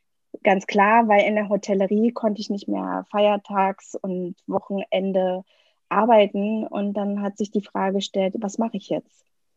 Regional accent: Brandenburg, Germany; now in Berlin, Germany; ich wohne in Berlin, bin im Spreewald aufgewachsen

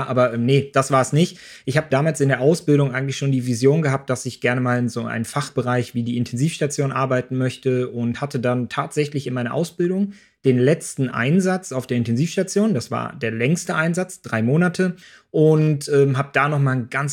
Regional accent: Dortmund, North Rhine-Westphalia, Germany; Ich bin in Dortmund groß geworden

